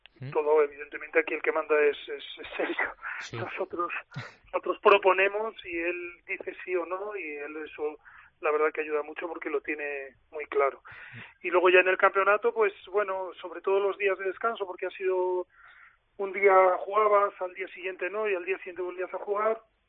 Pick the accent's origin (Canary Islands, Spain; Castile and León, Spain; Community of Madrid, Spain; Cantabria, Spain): Castile and León, Spain; Valladolid; also born or lived in Bilbao; padres pues estaban trasladados por motivos de trabajo en el País Vasco y nací en Bilbao, pero nada, con 8 años ya nos vinimos a Valladolid y toda mi vida he estado aquí.